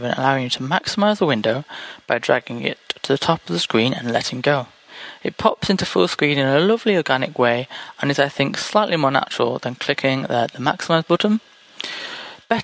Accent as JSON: {"language": "English", "region": "England", "country": "United Kingdom", "said": "from England"}